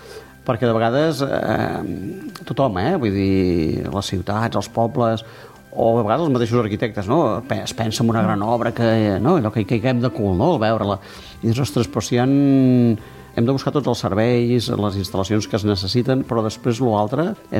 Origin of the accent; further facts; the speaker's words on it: Sant Celoni, Catalonia, Spain; la gent de Sant Soni a vegades ens en donàvem una mica de vergonya